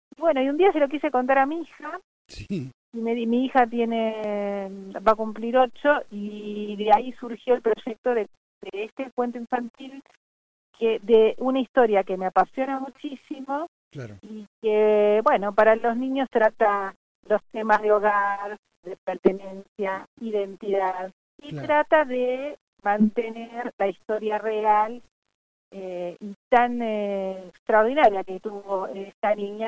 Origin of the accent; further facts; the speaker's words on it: Buenos Aires, Argentina; yo soy de Buenos Aires